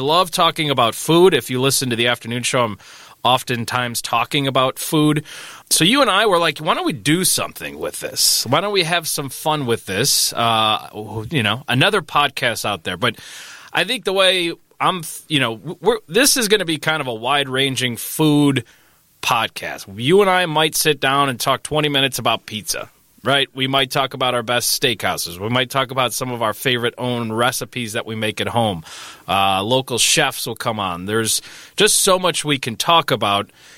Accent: Mount Prospect, Illinois, United States; It's technically in Des Plaines. I grew up in Mount Prospect, but it's my go-to spot. It's just like your classic thin crust Chicago-style pizza.

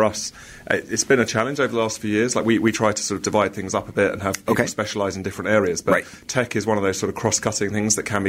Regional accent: London, United Kingdom; I'm a Londoner, so I love London as much as anyone else.

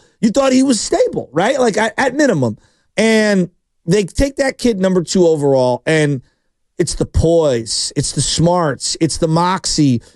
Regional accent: Washington area, United States; You and I grew up in the Washington area

